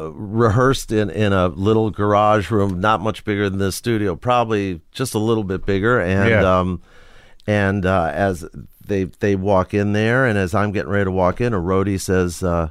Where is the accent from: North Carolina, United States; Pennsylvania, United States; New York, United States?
New York, United States; Forest Hills; I grew up in Forest Hills, New York.